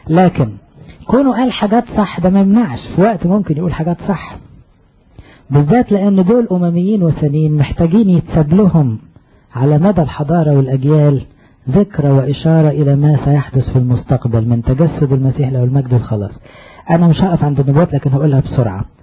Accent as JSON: {"language": "Arabic", "country": "Egypt"}